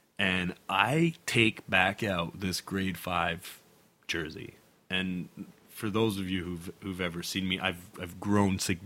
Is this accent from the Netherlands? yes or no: no; Toronto, Ontario, Canada; I grew up in Toronto, outside of Toronto, so I was naturally a Leafs fan